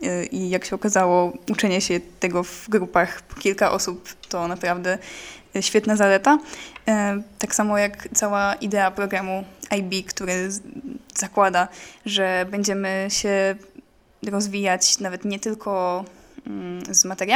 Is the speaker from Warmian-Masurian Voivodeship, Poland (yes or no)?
yes; Lidzbark Warmiński, Warmian-Masurian Voivodeship, Poland; Potem w Lidbecku Warmińskim, skąd pochodzę oryginalnie, zaczął się realizować projekt lekcji z astronomem